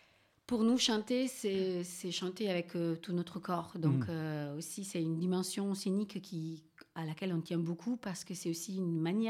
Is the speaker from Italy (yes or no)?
yes; Castellammare di Stabia, Campania, Italy; first language Neapolitan; French is a second language; C'est un chant napolitain, c'est mon dialecte d'origine, je viens de la région de Naples.